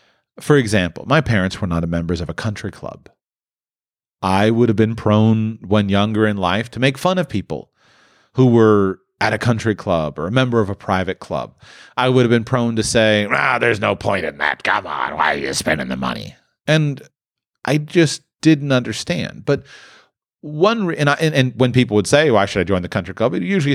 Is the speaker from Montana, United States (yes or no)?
no; Palm Beach, Florida, United States; So I grew up near Palm Beach